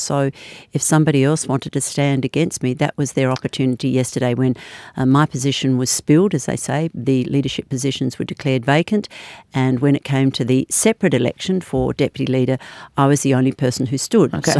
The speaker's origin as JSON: {"language": "English", "region": "Western Australia", "country": "Australia", "tie": "born or raised there", "said": "if you'll excuse me putting in a vote for my home state."}